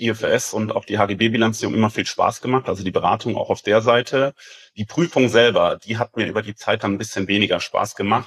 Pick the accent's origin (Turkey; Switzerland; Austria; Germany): Germany; Koblenz, Rhineland-Palatinate; Ich komme ursprünglich aus Koblenz